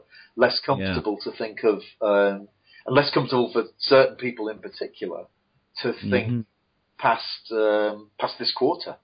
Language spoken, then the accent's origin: English; England, United Kingdom; I'm English and we tend to be very reserved.